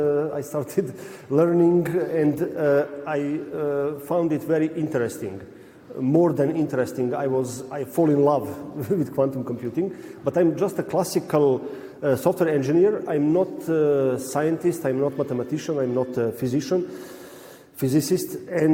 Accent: Serbia; I'm originally from Serbia.

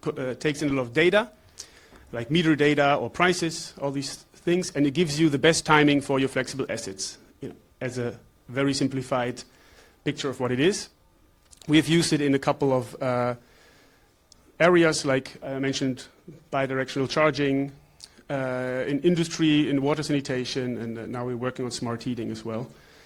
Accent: Germany; now in Amsterdam, Netherlands; from Germany, living in Amsterdam.

